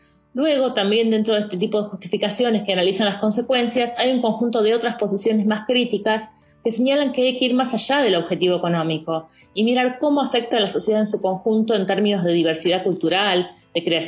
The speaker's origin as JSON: {"language": "Spanish", "country": "Argentina", "said": "tengo 41 años, soy argentina y vivo en Buenos Aires."}